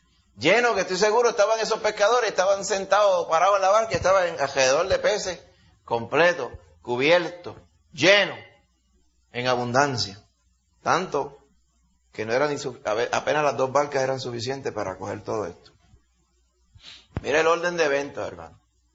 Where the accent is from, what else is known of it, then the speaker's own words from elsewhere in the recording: Puerto Rico; Yo soy puertorriqueño también.